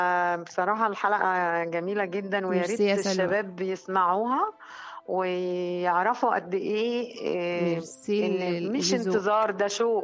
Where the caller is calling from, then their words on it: Tanta, Gharbia, Egypt; أنا بسمعها من طنطا